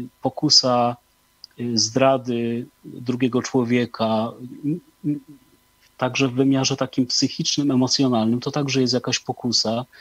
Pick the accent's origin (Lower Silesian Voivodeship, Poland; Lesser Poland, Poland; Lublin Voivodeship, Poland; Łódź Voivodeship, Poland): Łódź Voivodeship, Poland; Łódź; Jestem z Łodzi i mam naprawdę dużo dobrych, ciepłych słów